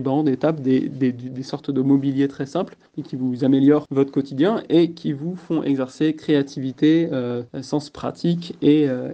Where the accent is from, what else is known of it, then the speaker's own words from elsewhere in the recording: Montmorency, Île-de-France, France; also born or lived in L'Isle-Adam / Méry-sur-Oise; j'habitais quand j'étais tout jeune à Méry-sur-Oise, juste à côté. Et puis ensuite, mes parents et ma famille, nous avons déménagé à Montmorency et j'ai vécu à Montmorency jusqu'au jour de mon accident.